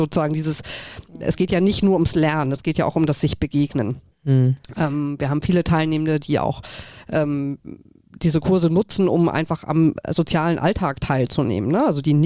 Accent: Hamburg, Germany; weil ich bin Hamburgerin

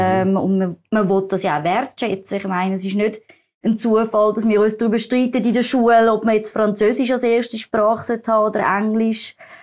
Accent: Switzerland; ich bin in der Schweiz aufgewachsen, ich habe das Erfolgsmodell dürfen eins zu eins miterleben

